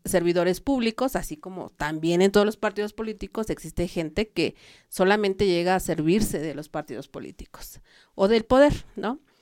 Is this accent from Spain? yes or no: no; San Francisco Texcoxpa, Mexico City, Mexico; Yo soy de San Francisco Texcoxpa